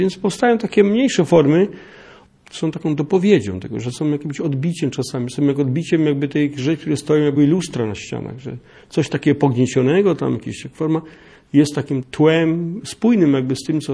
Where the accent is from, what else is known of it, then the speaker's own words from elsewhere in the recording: Silesian Voivodeship, Poland; więc pochodzę z tego Śląska, czy tam, gdzie się zaczęły początki tego.